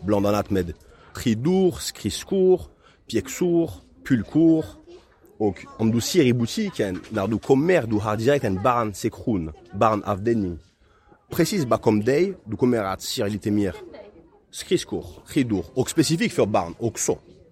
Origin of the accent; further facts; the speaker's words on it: France; accent: French; Swedish is a second language; Jag har min fransk accent så tydlig så jag kan inte lura henne.